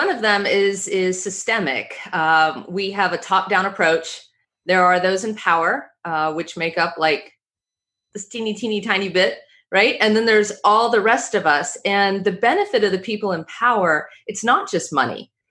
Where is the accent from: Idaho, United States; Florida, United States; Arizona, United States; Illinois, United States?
Florida, United States; Orlando; I come from Orlando, so let me say that, right? And in my state, we've had a number of school shootings.